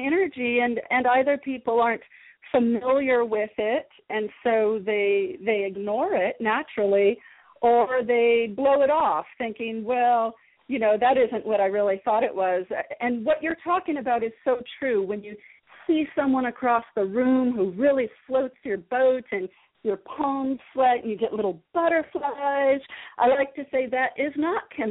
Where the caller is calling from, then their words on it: San Diego, California, United States; I'm joining you from San Diego, California